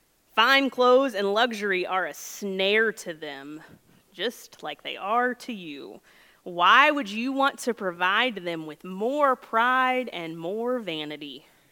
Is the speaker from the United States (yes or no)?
yes; Lexington, United States; the same year my house was built that I grew up in Lexington.